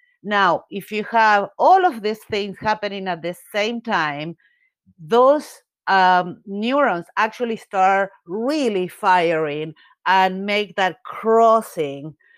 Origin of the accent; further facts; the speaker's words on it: Argentina; English is a second language; And I grew up in Argentina, and we didn't have that much of all the things that you see nowadays